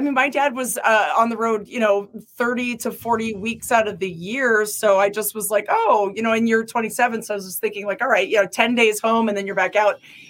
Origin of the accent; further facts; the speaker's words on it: Manhattan, New York, United States; No, yeah, I'm from Manhattan. When the street lights start disappearing, I get very nervous.